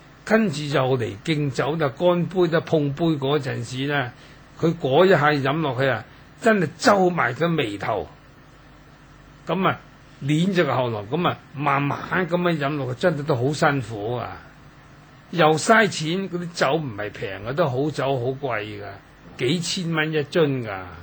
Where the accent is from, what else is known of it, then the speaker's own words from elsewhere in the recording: Dongguan, Guangdong, China; 我都可以同大家講一句，我本身係東莞人